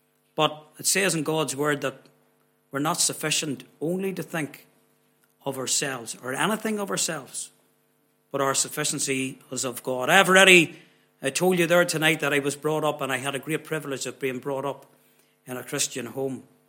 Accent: Armagh, Northern Ireland, United Kingdom; I'm from Armagh. I was born in Armagh.

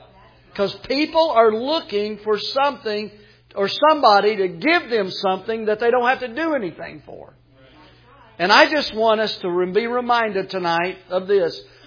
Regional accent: United States; I mean, I don't know about you, but I am an American.

